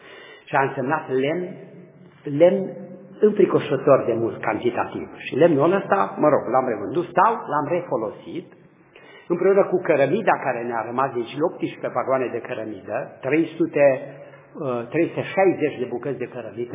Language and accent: Romanian; Transylvania, Romania; sunt ardelean